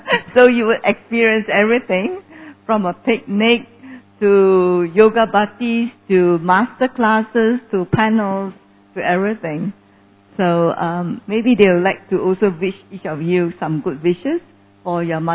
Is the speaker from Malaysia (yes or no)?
yes; Malaysia; from Malaysia.